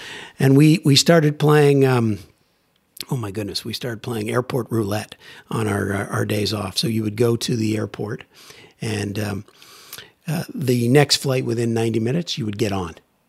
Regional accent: Toronto, Ontario, Canada; moved away as an adult; now in London, United Kingdom; I grew up in Canada, love in Toronto. I love my country.

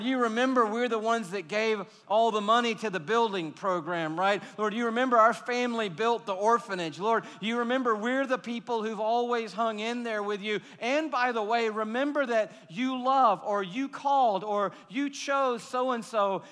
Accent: Atlanta, Georgia, United States; You know, growing up in Atlanta, Georgia, one of the icons of the city when I was growing up was a man named Ted Turner.

